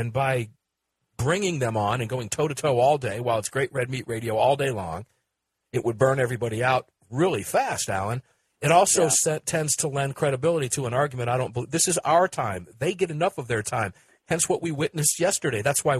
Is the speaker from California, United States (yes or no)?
no; Tampa, Florida, United States; This year it's in my neck of the woods in my hometown of Tampa, Florida, and I can't wait to get down there.